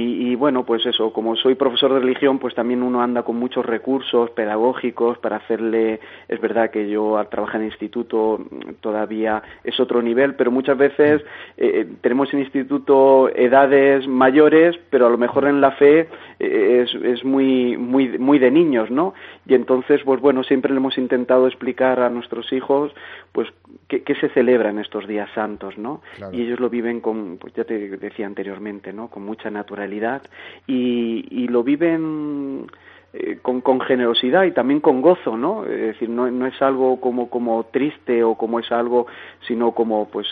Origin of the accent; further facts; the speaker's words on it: Bullas, Region of Murcia, Spain; moved away as an adult; now in Fuerteventura, Spain; ha sido desde mis orígenes hasta con 27 años que me vine de Murcia a Fuerteventura sin conocer la realidad de las Islas Canarias